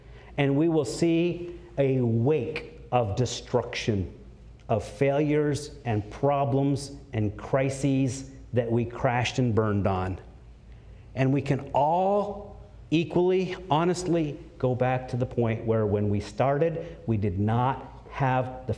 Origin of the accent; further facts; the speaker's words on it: Maine, United States; When I moved south from Maine, for those of you that don't know, I'm fourth generation lumberjack, worked up there logging and been in the backwoods, and I didn't know what civilized life was till I came south.